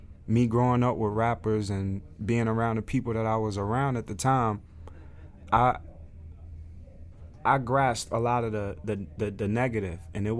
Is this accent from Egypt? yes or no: no; New York, United States; I'm just starting with New York because I'm from New York.